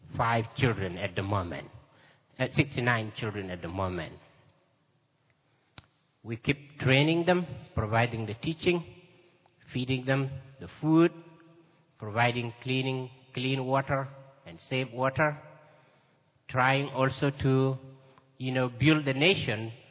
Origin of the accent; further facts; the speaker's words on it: South Sudan; I come from South Sudan, and, you know, it's a country that when you hear about its name, your heart has to break.